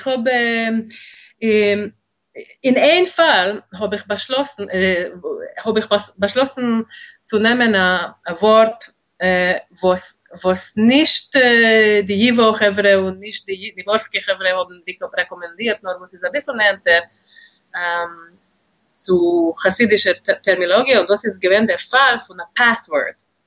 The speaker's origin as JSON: {"language": "German", "region": "Budapest", "country": "Hungary", "tie": "born or raised there", "second_language": "German", "moved": "as an adult", "said": "Ich bin geboren geworden und aufgewachsen in Budapest, in Ungarn. Und ich habe dort gelebt, bis ich gewesen, also herum 28. Ich bin aufgewachsen in einer jüdischen Sprache, aber eine, was es gewesen im Ganzen assimiliert."}